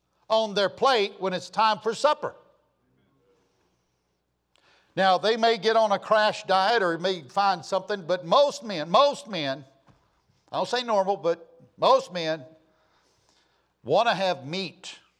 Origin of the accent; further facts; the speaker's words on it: Florida, United States; I was raised in Northeast Florida.